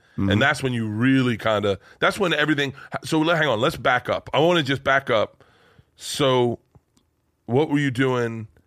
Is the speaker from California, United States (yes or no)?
no; Tampa, Florida, United States; I'm from Tampa.